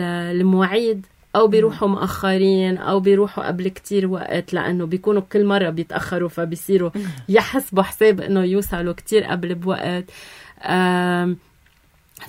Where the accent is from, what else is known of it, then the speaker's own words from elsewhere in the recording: Syria; أنا سوري بيجوا 100%.